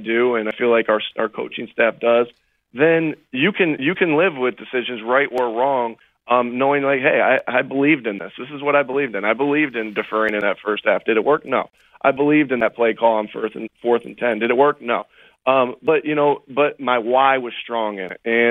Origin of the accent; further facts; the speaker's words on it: Jamestown, New York, United States; And shoot, I grew up in the Jamestown, New York area, Buffalo area